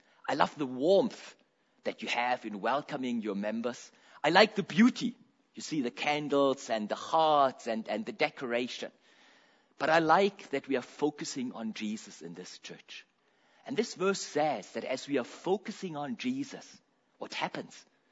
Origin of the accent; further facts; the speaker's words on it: Germany; English is a second language; also born or lived in Agogo, Ghana; I'm from Germany, Deutschland, Germany. I am born in Agogo. My parents were missionaries. That is a little village, a little hospital in Ghana, West Africa.